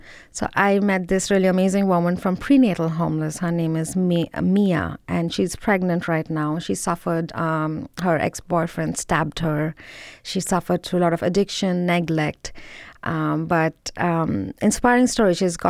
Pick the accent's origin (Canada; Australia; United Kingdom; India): India; now in United States; Hannah, I came from India. I grew up seeing poverty. I had 5 maids in my house when I was growing up, right?